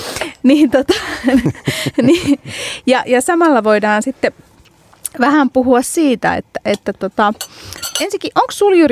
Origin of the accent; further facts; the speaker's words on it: Helsinki, Uusimaa, Finland; Mä oon siis Helsingistä kotoisin ja monen polven helsinkiläinen.